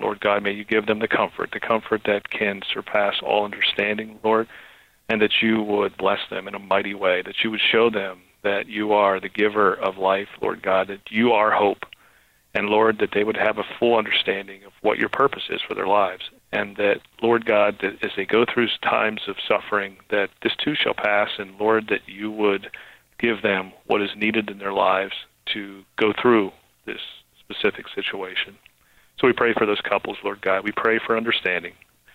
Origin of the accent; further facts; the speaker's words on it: Pittsburgh, Pennsylvania, United States; Well, we're from the Steeler Nation, Pittsburgh